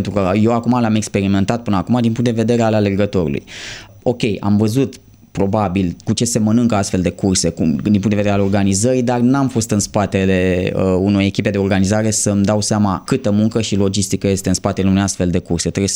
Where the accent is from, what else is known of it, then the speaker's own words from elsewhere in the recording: Romania; feedback-ul pe care l-am primit din afară de la oameni cu care am alergat spunând că eu vin din România a fost unul foarte, foarte bun.